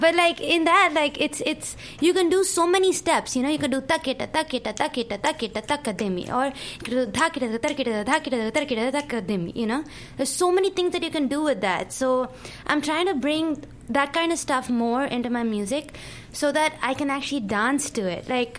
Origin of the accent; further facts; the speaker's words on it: India; So he needs to really understand because he's Swedish and I'm Indian.